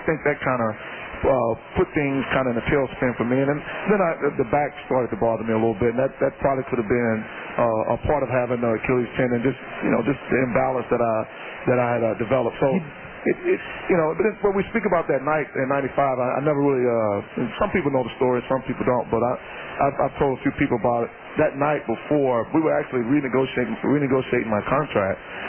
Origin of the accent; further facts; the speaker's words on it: Orange, Texas, United States; No, I'm from Orange, Texas.